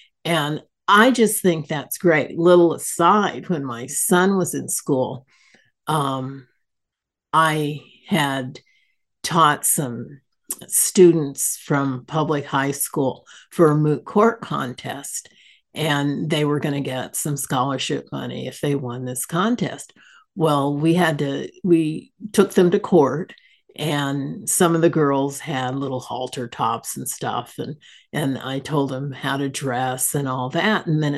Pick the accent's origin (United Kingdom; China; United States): United States; California; Oh, my home state, my birth state. It embarrasses me.